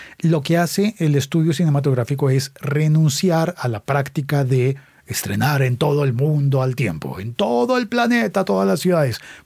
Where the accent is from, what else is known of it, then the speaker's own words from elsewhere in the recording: Colombia; Bueno, en mi país ahí está Cine Colombia